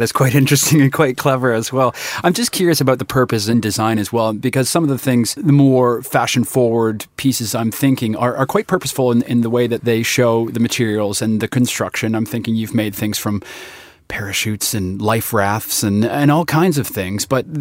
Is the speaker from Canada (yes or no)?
yes; Canada; I'm from Canada